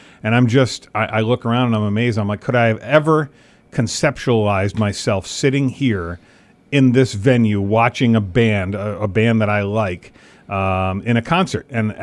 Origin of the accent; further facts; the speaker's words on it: North Adams, Massachusetts, United States; I'll tell you, growing up in North Adams sort of at the tail end of the Sprague Electric days where, you know, you could see the decline of the area.